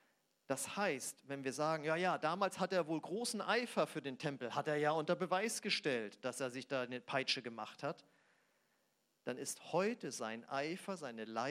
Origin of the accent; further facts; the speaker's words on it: Braunschweig, Lower Saxony, Germany; Ja, ich komme aus Braunschweig.